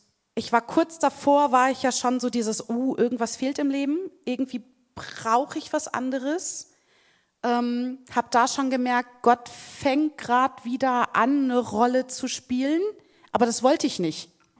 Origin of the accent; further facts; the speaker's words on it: Lower Saxony, Germany; ich habe meine Jugend im Solling verbracht, das ist mit dem Harz durchaus vergleichbar, was die Temperaturen angeht und die Höhenlagen